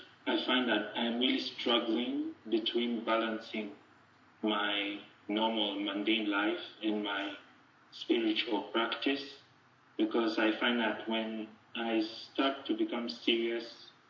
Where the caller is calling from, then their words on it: Nairobi, Kenya; Greetings, Ajahn. … I'm tuning in from Nairobi, Kenya.